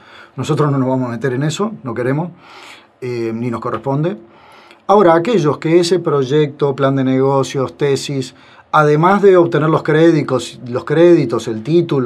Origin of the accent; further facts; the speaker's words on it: Uruguay; Sí, somos innovadores y no somos tan conservadores como dicen